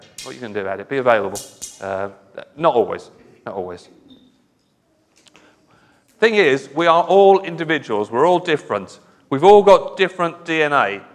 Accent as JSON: {"language": "English", "country": "United Kingdom", "said": "I know as Christians and as British Christians, we're very modest."}